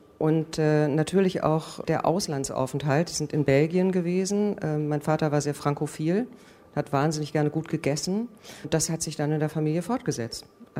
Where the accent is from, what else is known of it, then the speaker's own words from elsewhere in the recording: Rhineland, Germany; diese 50er Jahre im Rheinland, also gerade da, wo ich groß geworden bin, dieser Mief sich in die 60er noch sehr fortgesetzt hat. Also das war alles sehr katholisch, bin auch katholisch erzogen, das war sehr CDU geprägt auch.